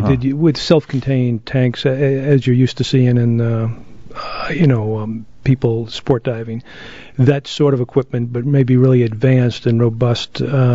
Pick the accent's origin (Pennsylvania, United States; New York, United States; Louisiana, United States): New York, United States; New York City; New York City.